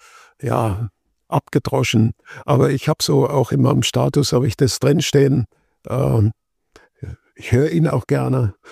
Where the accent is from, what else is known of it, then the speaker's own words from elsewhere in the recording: Neustadt an der Weinstraße, Rhineland-Palatinate, Germany; also born or lived in Ludwigshafen / Böhl-Iggelheim; Also ich bin in Ludwigshafen nur geboren, aufgewachsen bis zur 2. oder 3. Klasse Volksschule in Böhl. Böhl-Igelheim heißt es heute. Und dann Neustadt bis 1973 in Neustadt an der Weinstraße. Das ist eigentlich so mein wesentlicher Bezug.